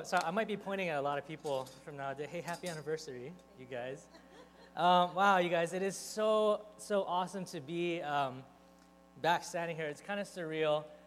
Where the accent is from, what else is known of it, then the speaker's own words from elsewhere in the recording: Hawaii, United States; I really love the fact that I grew up in Hawaii.